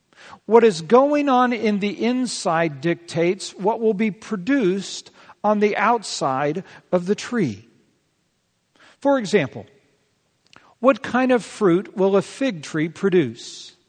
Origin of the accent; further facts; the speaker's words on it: California, United States; I grew up in Yosemite National Park as a kid